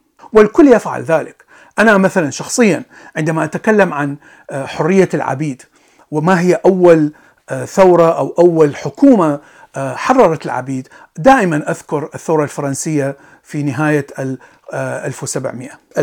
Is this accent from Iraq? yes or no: yes; Iraq; وأنا عشت في طفولتي في العراق بالسبعينات والثمانينات